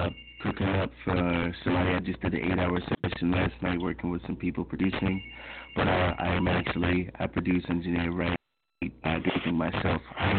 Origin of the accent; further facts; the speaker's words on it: Stamford, Delaware, United States; now in Philadelphia, United States; I'm from Stamford, Delaware, but I operate out of Philadelphia.